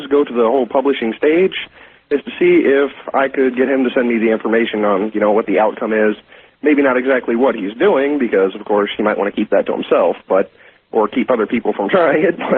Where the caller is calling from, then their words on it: Houston, Texas, United States; I'm from Houston.